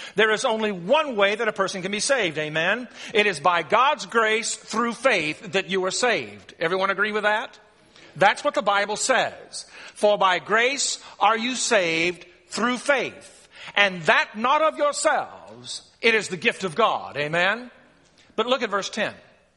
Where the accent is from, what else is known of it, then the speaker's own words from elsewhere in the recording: United States; I cannot be saved because I'm a male, because I'm white, because I'm American, because I speak English